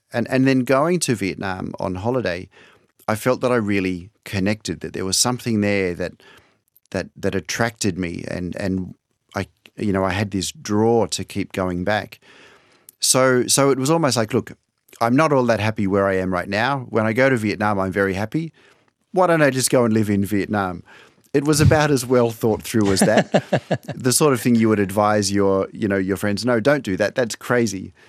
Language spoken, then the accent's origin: English; Sydney, New South Wales, Australia; Well, I was born in Sydney, grew up in the industrial suburb of Botany. My parents were factory workers. And when I was about 12, we had the great idea, let's sell up in Sydney, let's leave the city behind and start over in the countryside.